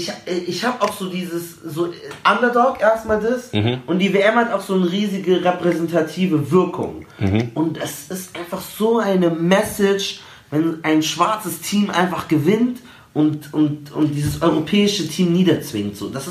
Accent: Germany; Ich sag immer, ich bin deutsch. Ich bin ein Deutscher. Ich bin, wallah, ich bin deutsch.

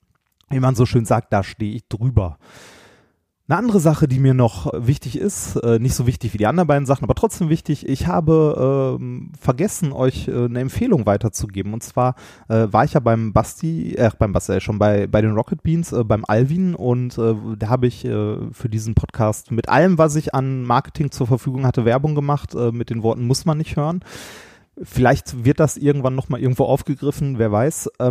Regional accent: North Rhine-Westphalia, Germany; Wir kommen aus dem Pott, wir beleidigen uns durchgehend.

